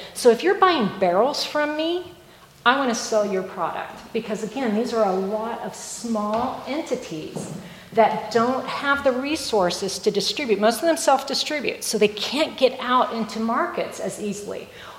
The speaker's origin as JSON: {"language": "English", "region": "Oregon", "country": "United States", "tie": "born or raised there", "said": "I'm sending barrels back to Oregon, my hometown, because the distiller there is paying way too much for his barrels out of California."}